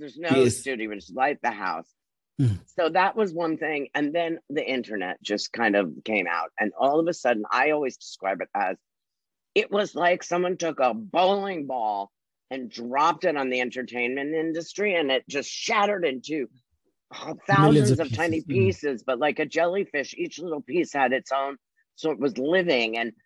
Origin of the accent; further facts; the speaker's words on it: New York, United States; I grew up in New York, and, you know, obviously The Daily Show started there.